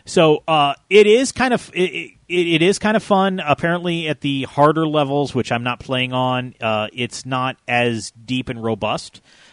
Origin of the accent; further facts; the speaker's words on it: Atlanta, Georgia, United States; because I'm from Atlanta.